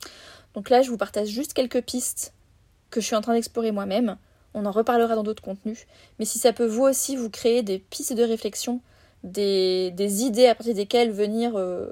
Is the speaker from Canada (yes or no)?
no; France; en tant que Française dans un pays occidental